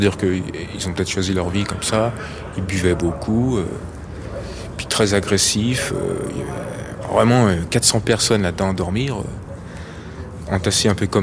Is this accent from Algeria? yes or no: no; Auvergne-Rhône-Alpes, France; now in Paris, France; il y a un mois que je suis à Paris, parce que mon père il m'a mis à la porte, je viens de Haute-Savoie